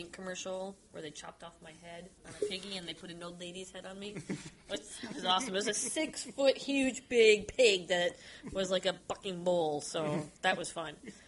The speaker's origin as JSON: {"language": "English", "region": "Wisconsin", "country": "United States", "said": "Then I started doing the extra work in Chicago because I'm from the Wisconsin area"}